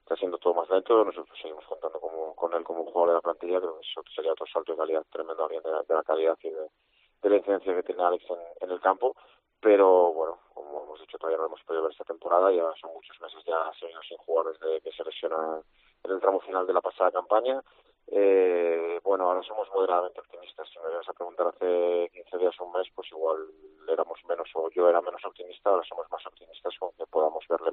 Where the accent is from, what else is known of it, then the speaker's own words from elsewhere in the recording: Valladolid, Castile and León, Spain; como yo soy de Valladolid